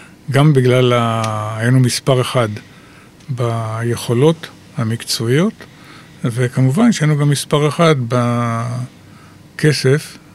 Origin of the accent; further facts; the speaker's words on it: Kfar Saba, Central District, Israel; אני יליד כפר סבא, בוא נאמר ככה.